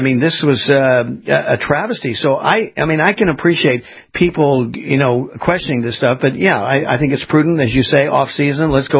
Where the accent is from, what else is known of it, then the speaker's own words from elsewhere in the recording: California, United States; moved away; I mean, I was born and raised in California 4 years ago, moved here to the east in Florida